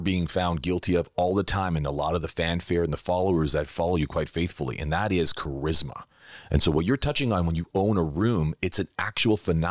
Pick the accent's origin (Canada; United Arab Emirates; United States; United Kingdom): Canada; Toronto, Ontario; I was born and raised in Toronto, and I was built on Bay Street, but grew up on Wall Street.